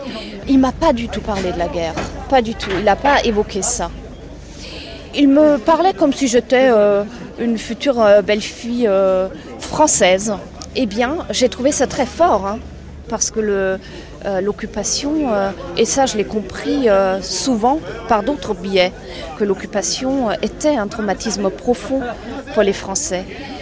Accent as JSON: {"language": "French", "country": "Germany", "said": "je ne pouvais quand même pas changer le fait que je suis allemande."}